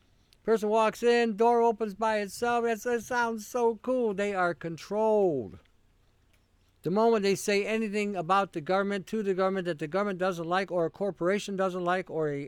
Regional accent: Canada; I am Canadian. I live in Canada.

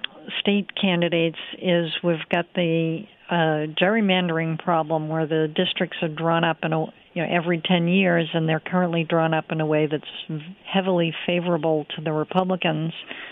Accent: Massachusetts, United States; I actually went back to my home state of Massachusetts to work in her campaign.

